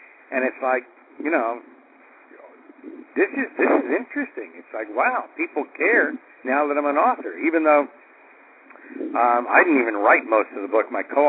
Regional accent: New York, United States; So I'm warning you now, I'm from New York. I talk fast.

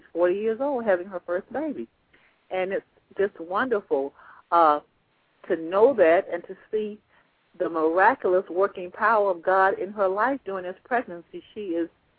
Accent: United States; because, you know, I'm an American.

